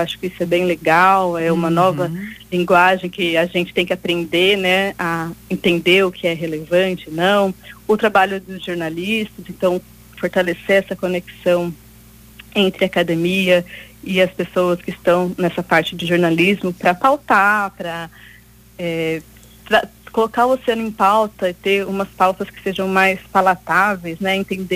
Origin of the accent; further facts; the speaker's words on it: Rondônia, Brazil; Eu cresci em Rondônia, então vários exemplos da escola eram da floresta amazônica